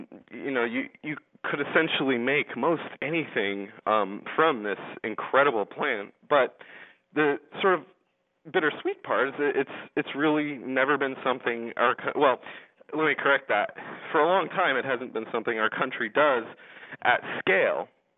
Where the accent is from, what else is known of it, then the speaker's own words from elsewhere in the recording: Washington, United States; Colorado, as people know, is just like my home state of Washington State